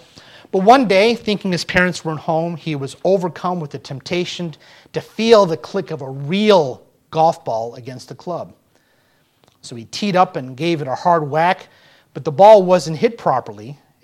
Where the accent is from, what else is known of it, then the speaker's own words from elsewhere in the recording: Florida, United States; Growing up in Florida, we'd see them during when tomatoes had to be harvested or strawberries.